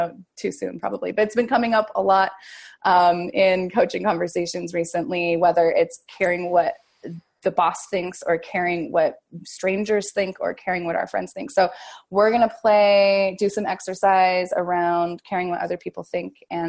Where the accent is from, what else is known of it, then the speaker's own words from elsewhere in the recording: Sandpoint, Idaho, United States; I am in Sandpoint, Idaho, my hometown, in my parents' house.